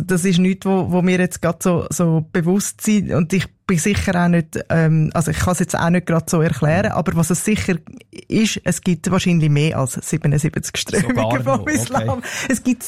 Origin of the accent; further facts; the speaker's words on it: Switzerland; dass es auch bei uns in der Schweiz muslimische Gemeinschaften gibt